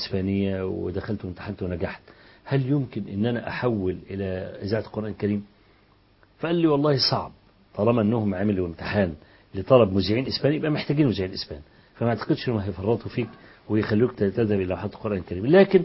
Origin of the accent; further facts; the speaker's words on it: Kafr El Sheikh Governorate, Egypt; فأنا من كفر الشيخ بقى، فمكتب المحافظ ومجموعي عالي، فترشحت للعمل كمترجم في مكتب محافظ كفر الشيخ